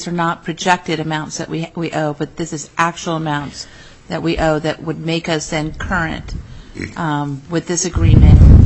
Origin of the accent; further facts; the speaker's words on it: North Pole, Alaska, United States; I'm from North Pole. We ask differently.